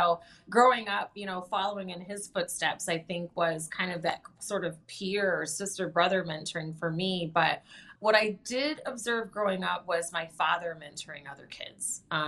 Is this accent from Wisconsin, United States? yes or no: no; Lansing, Michigan, United States; he was the director of adult education for the state of Michigan. So I grew up there in Lansing